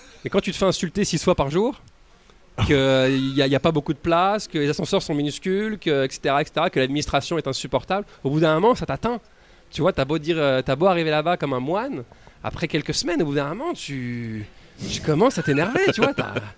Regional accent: Quebec, Canada; parce qu'en tant que Québécois, je pense qu'on ne sait pas comment les autres gens sont

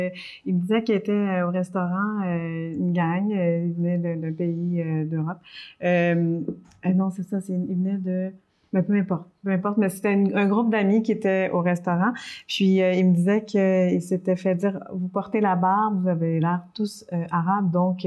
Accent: Montreal, Quebec, Canada; je me sens plus québécoise parce que j'ai grandi au Québec. Mm-hmm. Mais j'habitais à Montréal.

